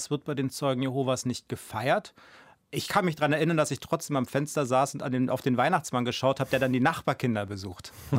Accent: Berlin, Germany; Ja, na, ich bin Westberliner Kind, 75, im Süden Berlins geboren, ganz genau. Und grundsätzlich, klar, hatte ich halt eine Berliner Kindheit mit der Besonderheit, dass ich als Zeuge Jehovas geboren bin.

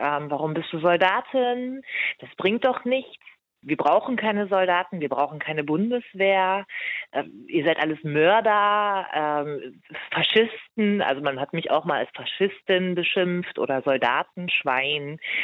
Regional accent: Hannover, Lower Saxony, Germany; Ich bin Deutsche, meine Herkunft ist in Hannover, die Herkunft meiner Eltern ist in Marokko

